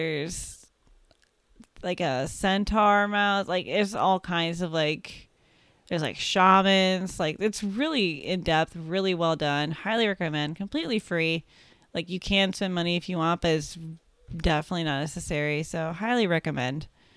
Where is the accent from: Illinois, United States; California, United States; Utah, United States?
Illinois, United States; If you're from Indiana, I'm from Illinois. You understand. Our states don't really like each other.